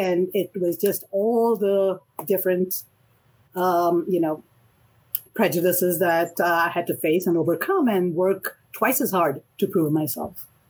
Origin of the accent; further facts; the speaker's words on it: Kolkata, West Bengal, India; I grew up in Calcutta